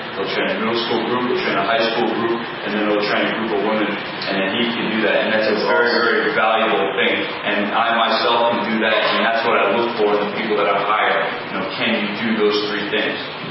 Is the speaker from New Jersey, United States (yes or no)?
yes; New Providence, New Jersey, United States; I grew up in New Providence. My facility's in Berkeley Heights, which is the town next over.